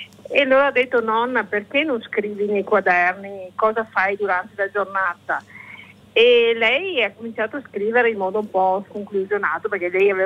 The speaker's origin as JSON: {"language": "Italian", "region": "Veneto", "country": "Italy", "said": "prima era la classica donna, diciamo, veneta, perché noi siamo veneti"}